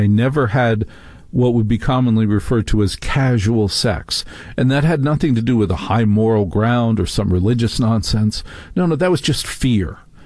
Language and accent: English; New Jersey, United States; I mean, growing up in New Jersey, this never was an option.